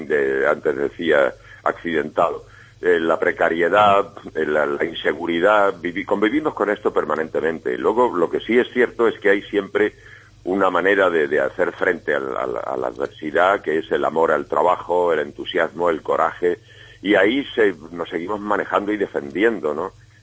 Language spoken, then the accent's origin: Spanish; Chinchón, Community of Madrid, Spain; Yo soy de Chinchón. Y en este territorio me es perfectamente familiar, en lo bueno y en lo malo.